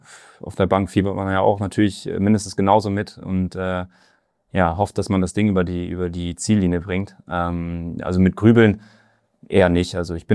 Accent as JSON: {"language": "German", "region": "North Rhine-Westphalia", "country": "Germany", "said": "ich aus dem Münsterland komme, das nicht weit ist. Also ich bin wieder näher an meine Heimat."}